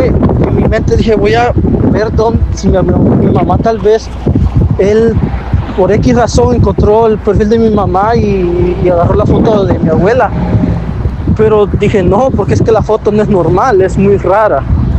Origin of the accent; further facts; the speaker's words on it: Guatemala; Yo soy de Guatemala y tengo muchos amigos mexicanos